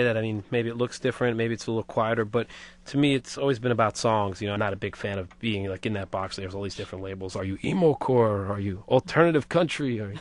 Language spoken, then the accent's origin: English; Queens, New York, United States; I really didn't fit in my neighborhood and, you know, where I grew up in Queens, everybody was wearing their designer jeans